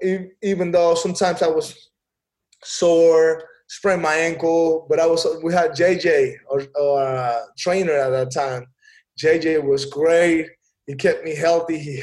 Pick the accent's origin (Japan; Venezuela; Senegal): Venezuela; Caracas, Capital District; English is a second language; now in United States; I'm a kid from Caracas, grew up in tough neighborhoods back home.